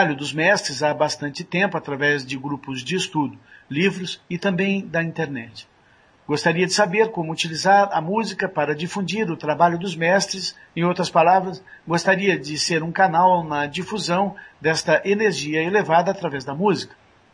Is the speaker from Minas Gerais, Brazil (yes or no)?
yes; Uberaba, Minas Gerais, Brazil; now in Santos, Brazil; tenho 25 anos, sou natural de Uberaba, Minas Gerais. Moro atualmente em Santos, São Paulo.